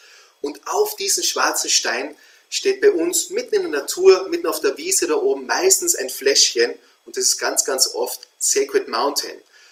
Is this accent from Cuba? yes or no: no; Austria; mein Dialekt aus Österreich mit dem Englisch, das ist eine eigene Kombination.